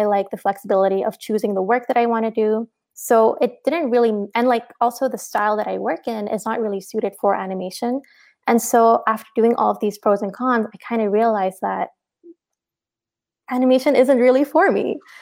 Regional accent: Canada; now in Toronto, Canada; I am a freelance illustrator and a character designer for animation. I am Pakistani Canadian, based out of Toronto.

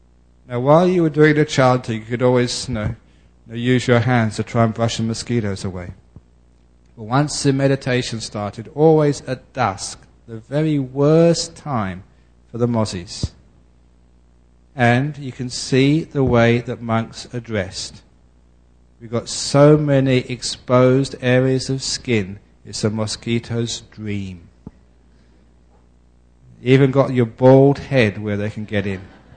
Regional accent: England, United Kingdom; born there; I was born in England. It's too cold for mosquitoes.

